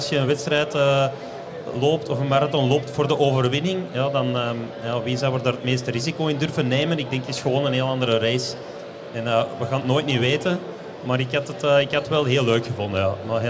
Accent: Belgium; now in Girona, Spain; voor mij als Belg is dat toch dat frituur

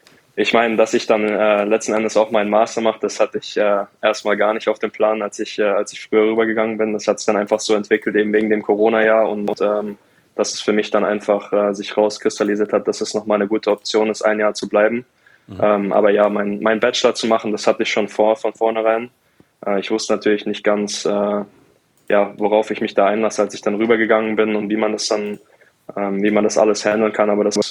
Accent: Mannheim, Baden-Württemberg, Germany; weil mein Elternhaus in Mannheim, wo ich aufgewachsen bin, das war in der Straße, in dem die ganzen oder viele von den Adler Mannheim-Spielern gewohnt haben.

